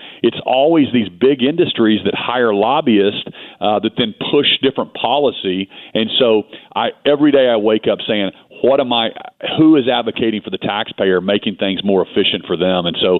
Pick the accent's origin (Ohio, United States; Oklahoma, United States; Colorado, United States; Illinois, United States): Oklahoma, United States; I grew up in Oklahoma, fourth generation Oklahoma.